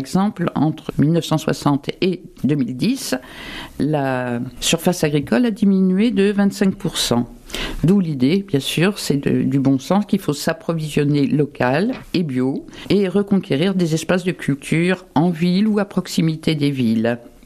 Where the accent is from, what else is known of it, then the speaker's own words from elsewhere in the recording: Bourgogne-Franche-Comté, France; Et chez nous, dans la Nièvre, Nevers